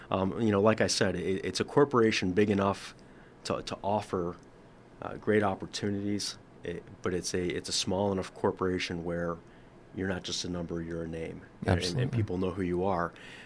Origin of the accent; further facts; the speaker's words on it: Illinois, United States; moved away; I came from Illinois, and it was the same way.